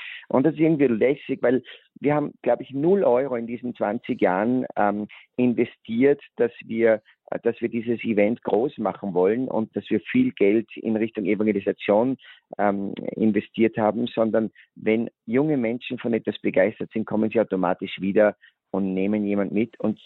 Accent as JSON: {"language": "German", "region": "Salzburg", "country": "Austria", "said": "wenn ich das von meiner Seite auch als Salzburger sagen darf"}